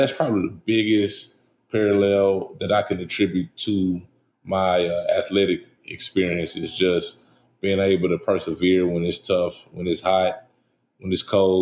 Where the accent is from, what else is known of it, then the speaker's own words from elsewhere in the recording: Nashville, Tennessee, United States; EJ and I grew up in East Nashville.